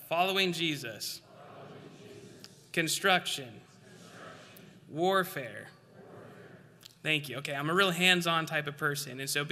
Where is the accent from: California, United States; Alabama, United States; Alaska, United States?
Alaska, United States; And I'm from Alaska, so I had my thermostat set to, I think, like 63, 64.